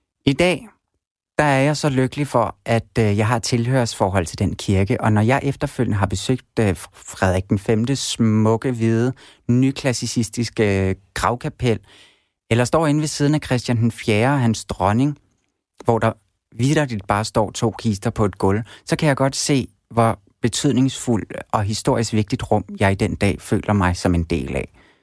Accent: Roskilde, Zealand, Denmark; Jeg er vokset op i Roskilde, der er en by, der virkelig er viklet ind i den royale historie.

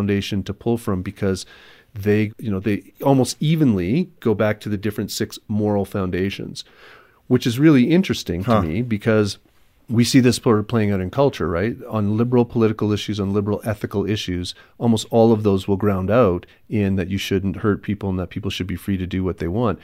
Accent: Canada; I'm from Canada.

